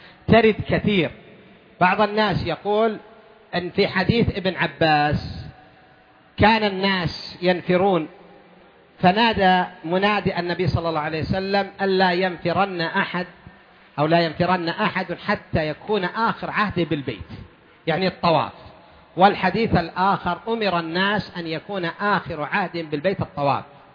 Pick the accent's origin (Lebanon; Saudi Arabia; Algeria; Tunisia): Saudi Arabia; Al-Qassim; حنا على ما قال في مثلا عندنا بالقصيم